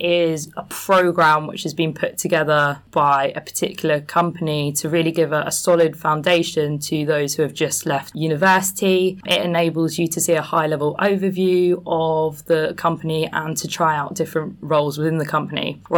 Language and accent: English; South East England, United Kingdom; I grew up kind of in Greater South London, Surrey area, wanted to escape.